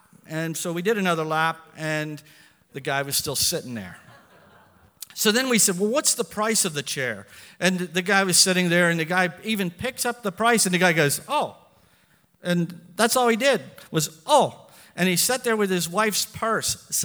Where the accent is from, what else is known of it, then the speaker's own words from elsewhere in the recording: Ohio, United States; Black and gold is what we bleed here. I'm not kidding. I'm from Ohio.